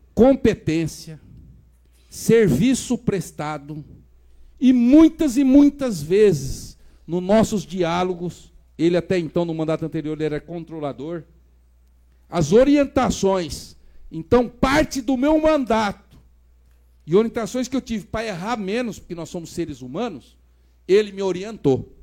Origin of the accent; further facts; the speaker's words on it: São Paulo, Brazil; Eu vim do Pontal do Paranapanema, terra do Zé Rainha.